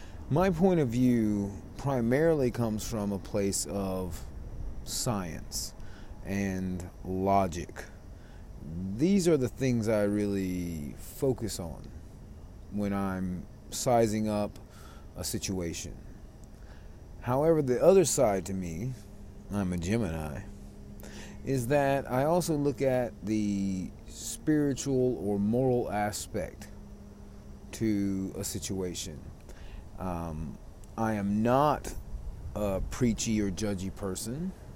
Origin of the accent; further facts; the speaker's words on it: South Carolina, United States; now in China; To introduce myself, I'm originally from South Carolina. That's in the southern United States.